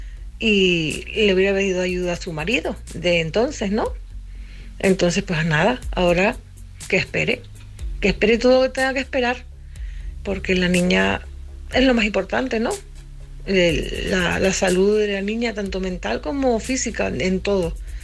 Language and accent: Spanish; Canary Islands, Spain; now in A Coruña, Spain; la tinerfeña que vive en La Coruña.